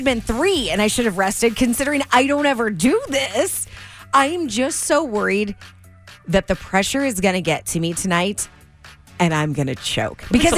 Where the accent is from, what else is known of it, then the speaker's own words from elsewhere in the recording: Rancho Cucamonga, California, United States; Heading back to my hometown of Rancho tonight for the Quakes game.